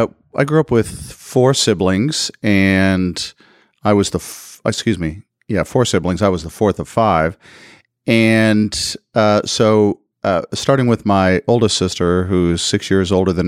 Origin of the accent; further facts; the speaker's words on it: Indianapolis, Indiana, United States; Well, first of all, Robert, thank you for having me.